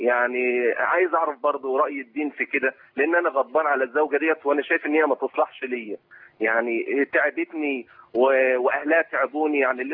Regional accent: Mansoura, Dakahlia, Egypt; moved away as an adult; انا من المنصوره من حته اسمها لونجيل

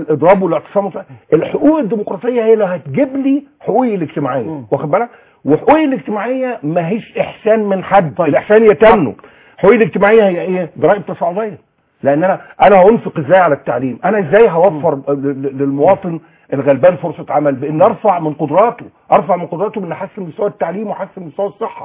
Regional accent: Egypt; احنا اولا مجموعه من المصريين

